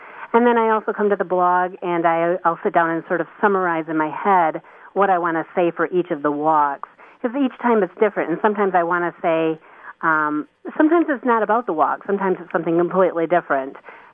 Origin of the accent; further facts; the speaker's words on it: Michigan, United States; well, of course I would. I'm from Michigan.